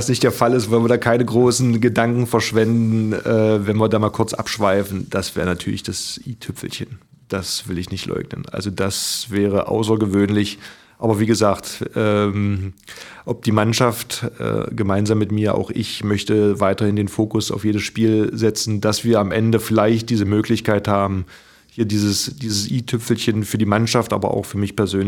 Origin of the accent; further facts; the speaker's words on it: Magdeburg, Saxony-Anhalt, Germany; Ich komme aus Magdeburg, wo man mit sehr starken Emotionen den Handball begleitet hat